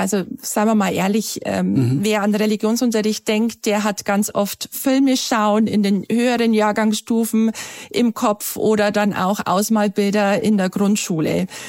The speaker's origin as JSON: {"language": "German", "region": "Bavaria", "country": "Germany", "said": "man hört es ja wahrscheinlich auch an meinem Dialekt, ich komme aus Bayern"}